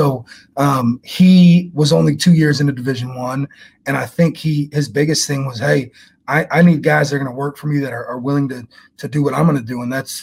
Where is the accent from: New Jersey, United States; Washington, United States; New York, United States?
New York, United States; Jamestown; I'm born and raised in Western New York. I'm from Jamestown, about an hour south of Buffalo.